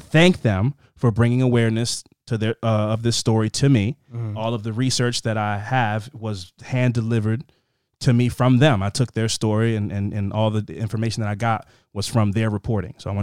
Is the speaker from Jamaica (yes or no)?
yes; Jamaica; But I'm still fresh from Jamaica.